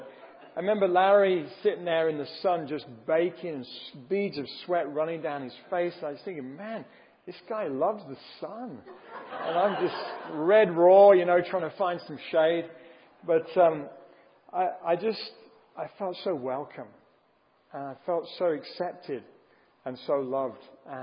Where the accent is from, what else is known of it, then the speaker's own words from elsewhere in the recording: England, United Kingdom; also born or lived in United States; my parents lived in England, became pastors over there, and I grew up in England.